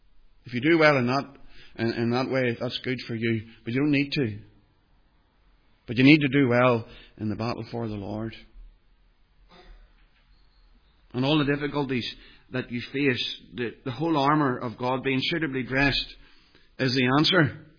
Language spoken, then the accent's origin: English; Northern Ireland, United Kingdom; I grew up in the Troubles.